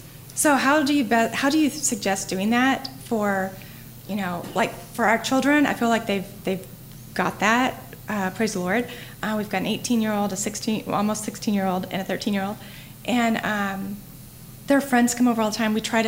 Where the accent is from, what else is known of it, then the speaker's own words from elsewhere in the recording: Keller, Texas, United States; from Keller, Texas.